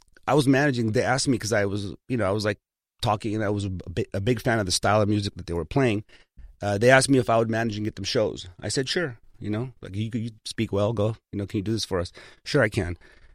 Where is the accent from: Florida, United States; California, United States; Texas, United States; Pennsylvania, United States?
California, United States; Hollywood; I learned everything in Hollywood. I grew up on Kingsley and Sunset and Fountain, which is like where the gangs were all going off.